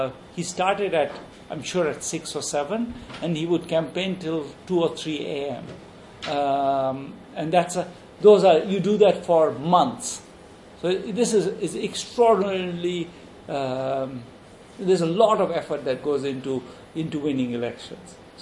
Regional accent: West Bengal, India; Also, in the state where I grew up in West Bengal

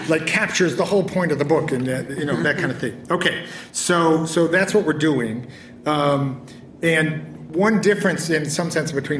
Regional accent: Chicago, Illinois, United States; I grew up in Chicago.

